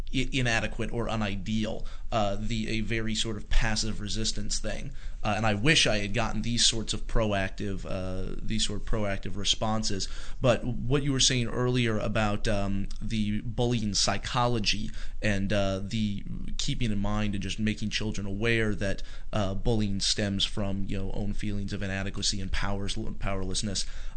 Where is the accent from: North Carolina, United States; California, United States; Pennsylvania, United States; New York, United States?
North Carolina, United States; In many places I know where I grew up going to school, I grew up in North Carolina, I don't remember it being called a zero tolerance policy